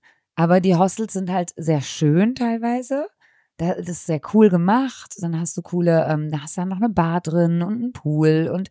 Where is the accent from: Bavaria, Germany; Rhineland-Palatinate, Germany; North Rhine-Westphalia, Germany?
North Rhine-Westphalia, Germany; Cologne; Ja, ich bin auch aus Köln.